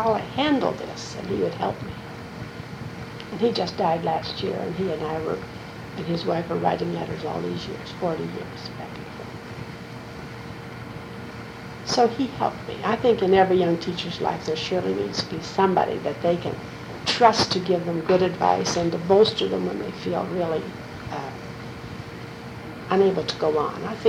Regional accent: West Middlesex, United States; he was from my hometown of West Middlesex. We had grown up together.

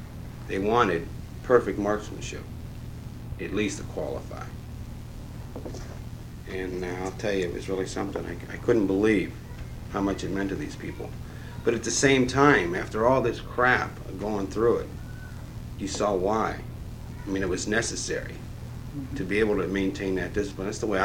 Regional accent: Youngstown, Ohio, United States; born there; I was born in Youngstown, Ohio on March 4th, 1947.

